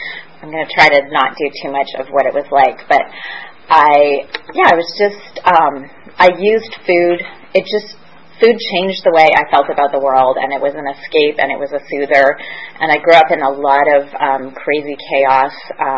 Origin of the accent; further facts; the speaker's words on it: Vancouver, British Columbia, Canada; We grew up in Vancouver